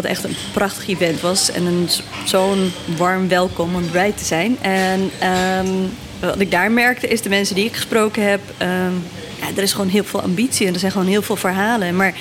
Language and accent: Dutch; Morocco; Ik ben zelf geboren in Noord-Marokko. Daar ook deels opgegroeid. We noemen onszelf Imezigen. Dat is een soort van indigenous groep in Marokko. Dus onze taal is nooit erkend geweest.